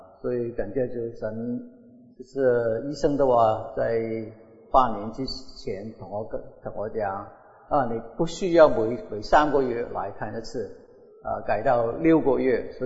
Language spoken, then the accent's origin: Chinese; Hong Kong; accent: Cantonese; Chinese is a second language; moved away as an adult; also born or lived in Shanghai, China; now in United States; 因为我本身是上海人，六岁的时候从上海跟父母亲移民到香港，然后在香港长大，所以我讲的有广东的口音，所以原谅啊，不是很纯正的普通话，在香港念了小学、中学